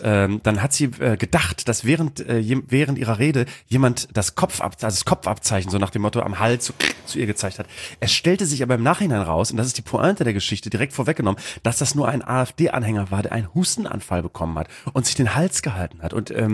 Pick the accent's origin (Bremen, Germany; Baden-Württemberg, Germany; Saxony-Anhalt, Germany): Bremen, Germany; dass der Weihnachtszirkus in diesem Jahr in meiner Heimat stattfindet. Du warst in Hamburg dran und ich möchte, dass der Weihnachtszirkus in diesem Jahr, dass wir alle nach Bremen fahren.